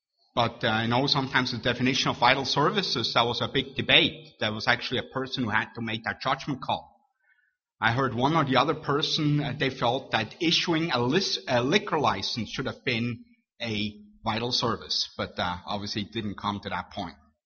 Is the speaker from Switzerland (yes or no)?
yes; Switzerland; English is a second language; now in United States; our wonderful nation we call home, or my adopted home, as you know, I hail from Switzerland, but my adopted home